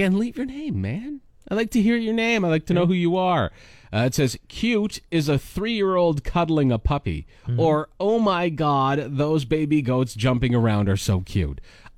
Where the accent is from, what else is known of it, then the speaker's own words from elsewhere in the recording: Canada; As a Canadian, I'm sure a lot of people can relate. We kind of have a little bit of a goofy accent.